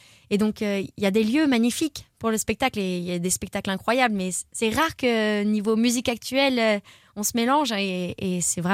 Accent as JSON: {"language": "French", "town": "Marseille", "region": "Provence-Alpes-Côte d'Azur", "country": "France", "said": "Et on est Marseillais, donc on a eu l'occasion de..."}